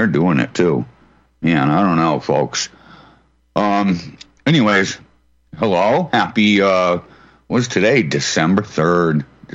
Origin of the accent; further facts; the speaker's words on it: Massachusetts, United States; I'm from the Commonwealth of Taxachusetts